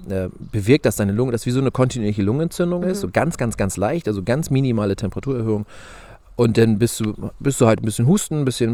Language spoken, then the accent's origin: German; Lower Saxony, Germany